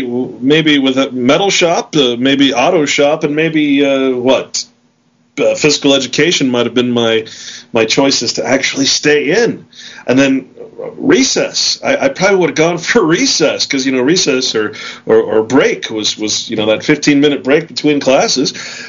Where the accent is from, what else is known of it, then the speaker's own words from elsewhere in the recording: Utah, United States; You know, I'm from Utah. We've got some pretty crazy things going on here.